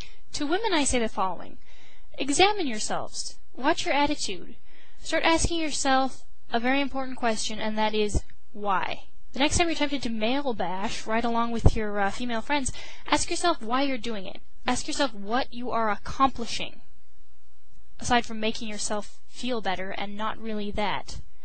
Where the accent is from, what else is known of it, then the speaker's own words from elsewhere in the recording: United States; You know, as an American woman, I think it's a shame that guys have to look outside this box, this feminist box.